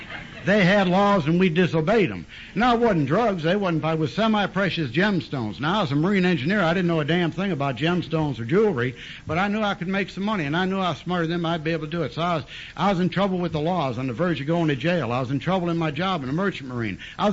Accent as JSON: {"language": "English", "town": "Parma", "region": "Ohio", "country": "United States", "tie": "born there", "said": "I was born in Parma. That's a suburb of Cleveland, 35 miles from Akron."}